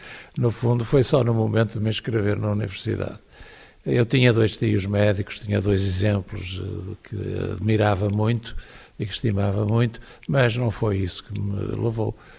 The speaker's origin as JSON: {"language": "Portuguese", "region": "Porto", "country": "Portugal", "tie": "born or raised there", "said": "não podia ir para direito, que não havia na minha cidade natal, no Porto."}